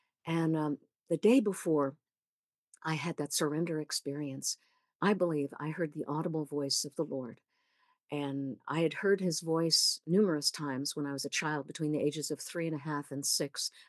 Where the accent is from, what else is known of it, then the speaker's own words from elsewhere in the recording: New York, United States; I grew up in Long Island, New York City.